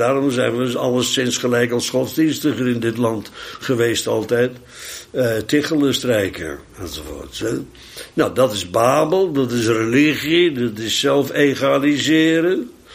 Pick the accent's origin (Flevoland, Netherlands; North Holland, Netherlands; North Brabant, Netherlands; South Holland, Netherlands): South Holland, Netherlands; Bodegraven; Ik kom uit Bodegraven, maar vlak bij ons in Woerden had je de Woudast.